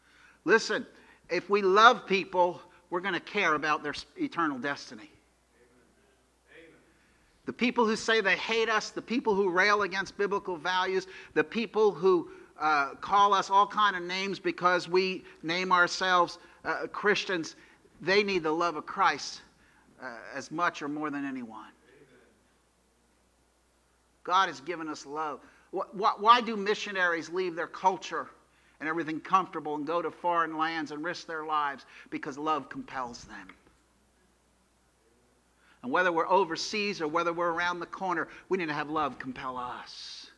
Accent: New Jersey, United States; I heard one school district in New Jersey, my home state, I'm ashamed to say

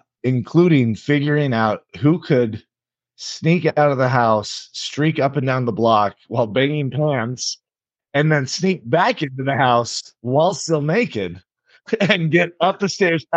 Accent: Sacramento, California, United States; Came from a pretty tight knit family. You know, we grew up in Sacramento

